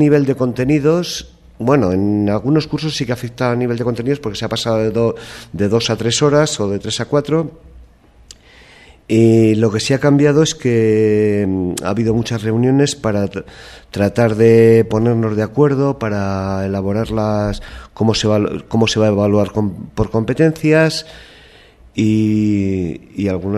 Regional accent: Zaragoza, Aragon, Spain; also born or lived in Madrid / Móstoles / Alfaro; now in Nájera, Spain; Soy de aquí de Nájera. Lo que pasa es que me fui a los 11 años a vivir a Zaragoza. Luego he estado trabajando en Zaragoza, en Madrid, en Móstoles. En Alfaro me he pegado 13 años

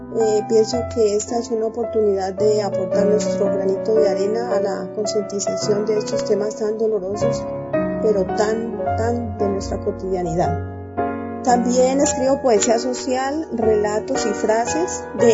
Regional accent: Colombia; Como les comentaba, soy colombiana.

